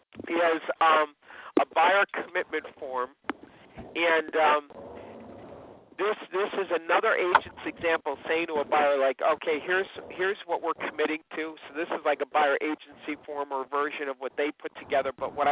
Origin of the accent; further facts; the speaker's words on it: Long Island, New York, United States; the fact that I'm from Long Island, you know, we have a lot of fishing because we're surrounded by water.